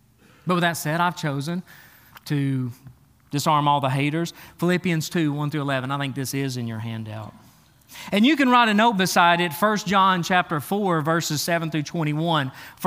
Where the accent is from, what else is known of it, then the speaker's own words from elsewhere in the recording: China; I'm white, my whole family is, I was raised in China.